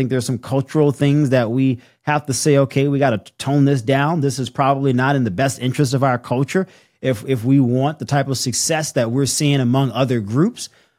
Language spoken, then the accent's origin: English; the South, United States; I grew up in the South. My grandparents were like the second class to desegregate a school in Louisiana.